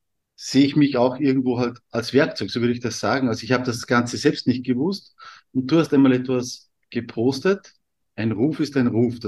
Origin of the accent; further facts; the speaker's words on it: Austria; Und vom Beruf her bin ich, wie man bei uns in Österreich sagt, bei der Polizei oder Gendarmerie